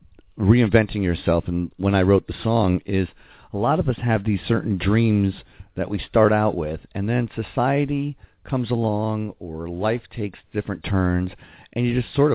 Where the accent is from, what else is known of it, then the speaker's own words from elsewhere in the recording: Connecticut, United States; moved away; I left Connecticut to do that.